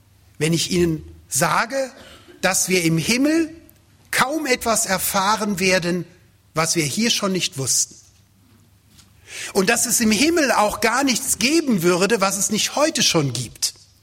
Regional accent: Rhineland, Germany; now in Swabia, Germany; als ein Schwabe, der ja eingeheiratet ist, das ist Voraussetzung, dass man als Rheinländer überhaupt so halbwegs akzeptiert wird

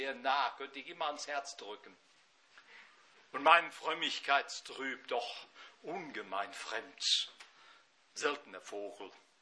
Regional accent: North Rhine-Westphalia, Germany; Ich bin groß geworden im Sauerland in einer Gemeinschaft

